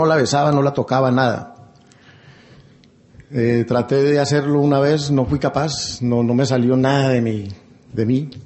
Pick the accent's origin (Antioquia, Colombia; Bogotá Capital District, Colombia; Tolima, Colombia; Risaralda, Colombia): Risaralda, Colombia; Pereira; Yo soy de Pereira. Yo tengo ese grupo, siempre he ido.